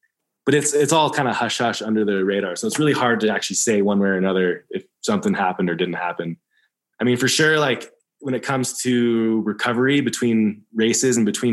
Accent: Alpine Meadows, California, United States; when I was a kid, growing up in Alpine Meadows, our backyard was like a perfect little ski hill.

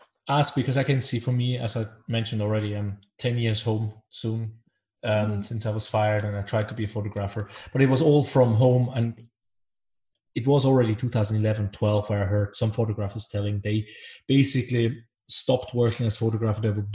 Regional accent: Basel, Basel-Stadt, Switzerland; now in Denmark; And I come from Basel, where we have, I don't know, 50, 60 museums.

